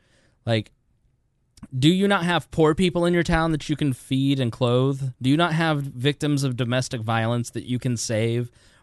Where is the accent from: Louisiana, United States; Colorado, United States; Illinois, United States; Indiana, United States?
Indiana, United States; accent: Hoosier; I know my Hoosier accent says MINZ.com